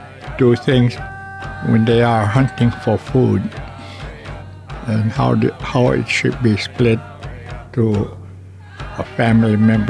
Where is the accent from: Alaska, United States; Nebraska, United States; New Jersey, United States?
Alaska, United States; King Island; also born or lived in Nome; I'm originally from King Island, but I was a summer baby born in Nome in 1947, August 5th. And I'm a senior